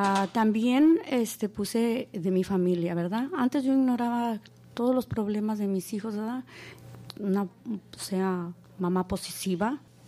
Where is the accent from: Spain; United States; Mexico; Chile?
United States; Phoenix, Arizona; comedora compulsiva, soy de Phoenix.